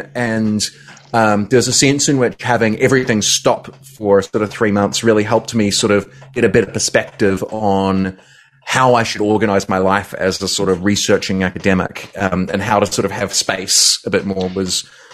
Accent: Christchurch, Canterbury, New Zealand; I grew up in Christchurch, which is the sort of second biggest or equal second biggest sort of city in New Zealand, in the sort of South Island. I grew up down there.

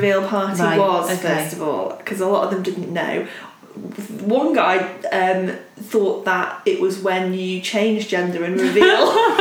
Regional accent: United Kingdom; But that's because we're British, isn't it? We're not American.

